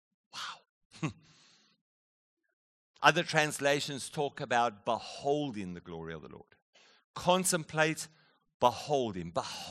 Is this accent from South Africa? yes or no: yes; South Africa; when we visit South Africa and I come back from South Africa, I seem to not be talking about parking my car. I talk about park my car. I'm going to park my car in the garage. Because I've been around some of my fellow South Africans.